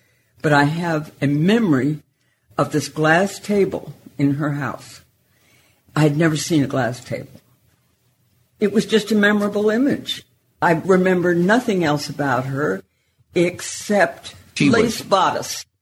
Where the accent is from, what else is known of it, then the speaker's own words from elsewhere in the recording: New York City, New York, United States; born there; I was born in the Doctor's Hospital in the city of New York on May the 6th, 1937.